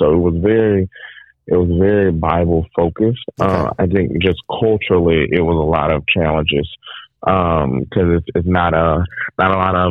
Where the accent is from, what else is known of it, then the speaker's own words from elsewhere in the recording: Grovefield, Alabama, United States; So I grew up in Grovefield, Alabama.